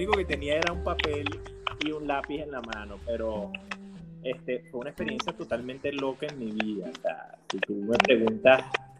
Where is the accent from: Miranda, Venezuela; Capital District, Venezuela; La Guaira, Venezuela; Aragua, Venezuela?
Aragua, Venezuela; Maracay; born there; Bueno, yo nací en Maracay, pero crecí en varias partes. Pero mi corazón es turmereño.